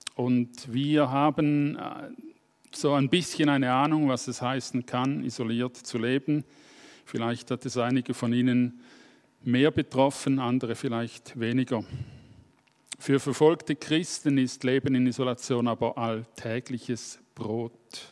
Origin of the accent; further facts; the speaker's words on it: Bern, Switzerland; Ich bin aus der Region des Aaretals zwischen Thun und Bern, dort wohne ich.